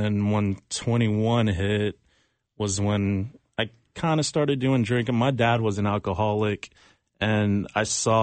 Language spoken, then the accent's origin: English; Mississippi, United States; because I'm half Japanese. My mom's full Japanese, and my dad was white, and we grew up in Mississippi.